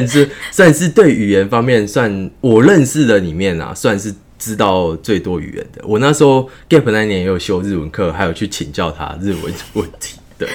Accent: Tainan, Taiwan; 因为我们都是台南人

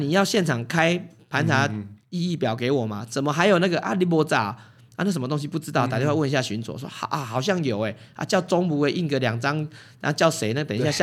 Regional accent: Taiwan; 而且我们台湾人真的很善良

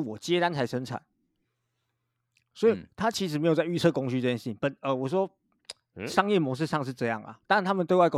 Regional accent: Taiwan; 可能我们台湾人很熟知的

